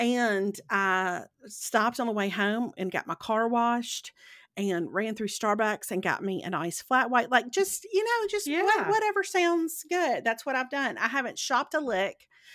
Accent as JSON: {"language": "English", "town": "Meridian", "region": "Mississippi", "country": "United States", "tie": "born or raised there", "said": "a guy from my hometown from Meridian in Mississippi"}